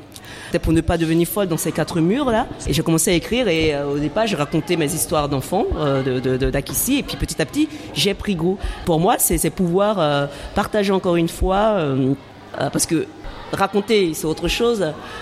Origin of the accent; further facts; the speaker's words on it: Yopougon, Abidjan, Côte d’Ivoire; quand j'étais petite, justement à Yopougon, toutes mes copines s'appelaient Aya, Bintou, Adjoa et moi